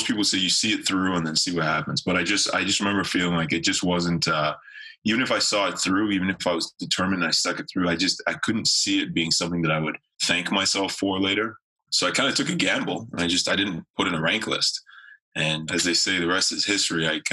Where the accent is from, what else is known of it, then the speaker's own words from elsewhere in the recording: Nigeria; born there; I am a Nigerian-born Canadian citizen.